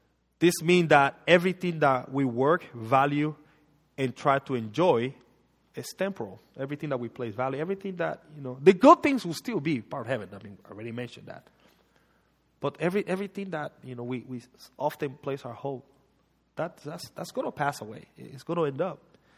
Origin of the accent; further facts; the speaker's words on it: Panama; now in United States; I mean, I'm from Panama, and I'm telling you, in America, we are blessed.